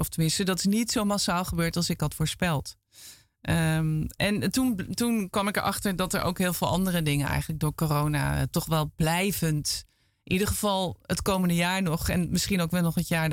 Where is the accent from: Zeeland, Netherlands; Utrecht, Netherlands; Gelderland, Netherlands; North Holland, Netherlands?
Gelderland, Netherlands; Arnhem; moved away as an adult; also born or lived in Groningen; Ik ben in Arnhem geboren.